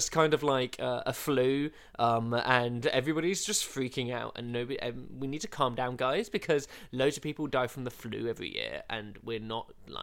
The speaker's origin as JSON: {"language": "English", "region": "England", "country": "United Kingdom", "said": "we're not involved in this, we're very English. This isn't our problem."}